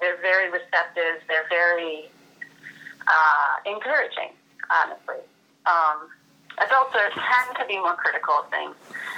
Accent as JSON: {"language": "English", "region": "New York", "country": "United States", "lives_now": "Mazatlan, Mexico", "said": "I'm originally from New York."}